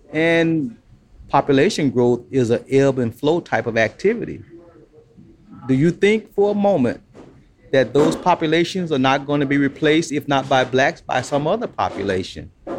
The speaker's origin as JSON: {"language": "English", "region": "Alabama", "country": "United States", "tie": "born or raised there", "said": "growing up in Alabama, even when I went back to Alabama, there were certain signs and symbols that you knew."}